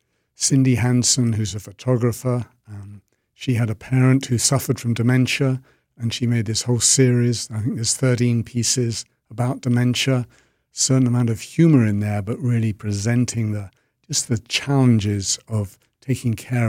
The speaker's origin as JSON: {"language": "English", "region": "London", "country": "United Kingdom", "tie": "born or raised there", "also_born_or_lived": "Pennsylvania", "lives_now": "Milwaukee, United States", "said": "I lived in rural Pennsylvania for a good number of years. Which was great, but I'm glad to be back in a city because I grew up in London"}